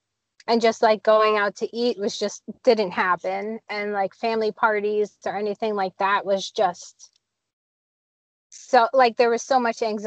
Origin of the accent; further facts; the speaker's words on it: Long Island, New York, United States; So I'm from Long Island.